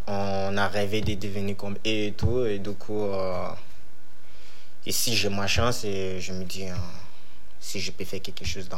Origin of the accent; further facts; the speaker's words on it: Benin City, Edo, Nigeria; now in France; En fait, j'ai commencé le foot au Nigeria. Et j'ai resté un peu dans mon city, Benin City. Et j'ai commencé petite. Et après, je suis venu en Europe.